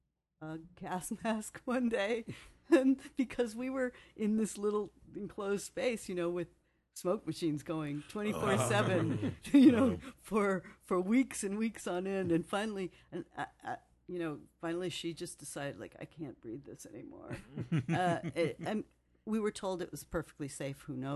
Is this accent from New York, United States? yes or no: yes; New York, United States; Growing up in Greenwich Village, I'm working on a book.